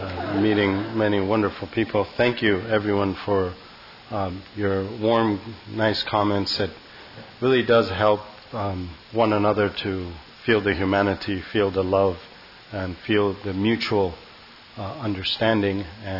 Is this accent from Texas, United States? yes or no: no; Santa Barbara, California, United States; I as a Muslim in this country, I mentioned that I am, as in the bio, I grew up here in Santa Barbara since I was in second grade when I first came, and I grew up here since.